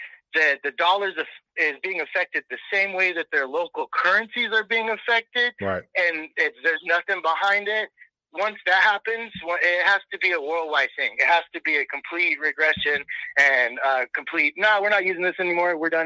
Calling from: Pacoima, California, United States; Hey, Mike. … from Pacoima, California.

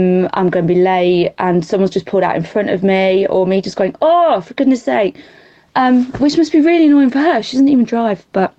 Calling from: Dorking, South East England, United Kingdom; I'm messaging you from Dorking in Surrey.

